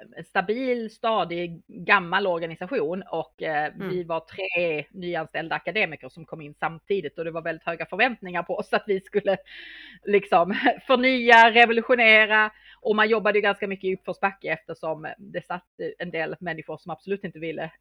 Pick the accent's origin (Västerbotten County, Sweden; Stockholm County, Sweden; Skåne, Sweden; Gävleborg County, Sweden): Skåne, Sweden; Malmö; Och jag kommer ursprungligen från Malmö, södra Sverige. Där är jag liksom uppvuxen och där har jag utbildat mig, eller rättare sagt i Lund då, eftersom det är närmaste universitetet var på den tiden. Så jag bodde och jobbade i Malmö